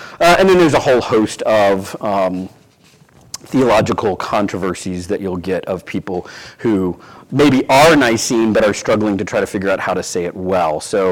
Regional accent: Louisiana, United States; I grew up in Louisiana, in a fairly small city in the middle of the state, but it happens to have the largest United Pentecostal Church in the United States there

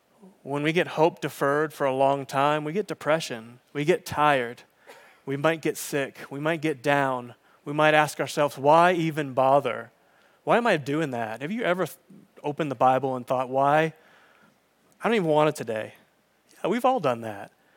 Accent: Massachusetts, United States; I'm originally from Massachusetts, go Sox.

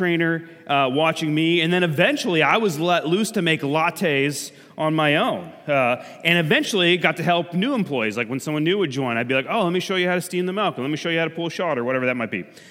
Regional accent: North Canton, Ohio, United States; came this little slice of Seattle to North Canton, Ohio, my hometown, and I was amazed.

